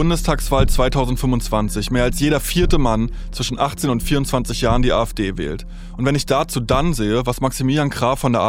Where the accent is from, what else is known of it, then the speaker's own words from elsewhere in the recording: Mecklenburg-Vorpommern, Germany; In dieser ersten Folge suche ich nach Antworten in meiner alten Heimat, in Mecklenburg-Vorpommern.